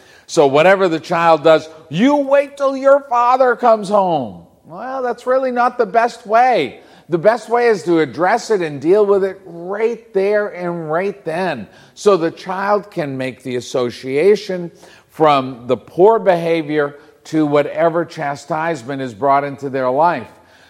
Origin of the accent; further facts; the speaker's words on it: Massachusetts, United States; I grew up in Massachusetts and Sandra Jo grew up in Texas.